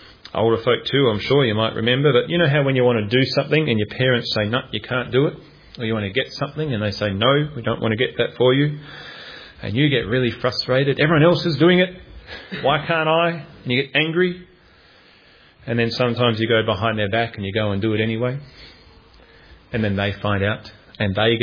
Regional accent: Adelaide, South Australia, Australia; born there; I was born in Calvary Hospital, North Adelaide, 40 years ago. I was born in Calvary.

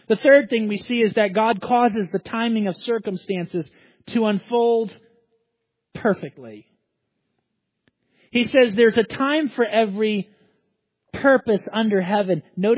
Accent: Florida, United States; also born or lived in Ghana; now in Maryland, United States; You know, in Maryland, we actually have four seasons. When I grew up in Florida, we didn't have four seasons.

